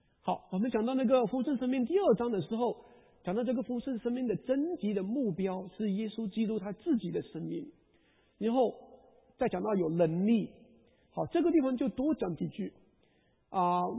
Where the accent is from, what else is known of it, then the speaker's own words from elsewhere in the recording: China; 其实我们中国人是很会讲关系的啊